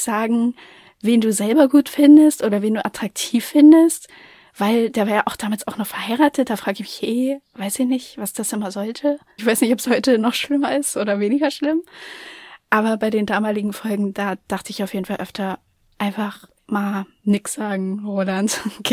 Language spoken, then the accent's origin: German; eastern Germany, Germany; ich komme aus dem Osten.